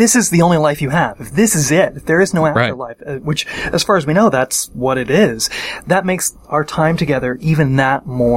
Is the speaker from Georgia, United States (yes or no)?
no; Seattle, Washington, United States; now in New York, United States; Yeah, I grew up in Seattle.